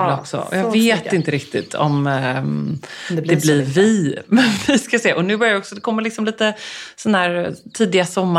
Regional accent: Marstrand, Västra Götaland County, Sweden; Ja, min uppväxt på Marstrand var ju någonstans alltid att det fanns ju inte det.

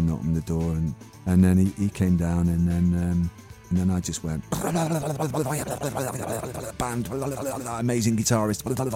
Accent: Manchester, North West England, United Kingdom; So I was born in 1963 in Hardwick. And I was actually born in Longsight, but I grew up in Hardwick, couple of streets away from Manchester Apollo, just where the little park is, Higher Hardwick.

